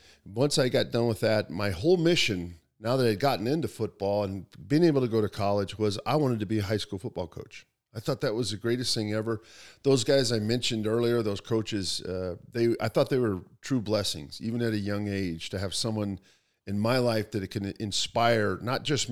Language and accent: English; Snohomish, Washington, United States; Well, you know, when I was a young person growing up in Snohomish, Washington, my first love was baseball.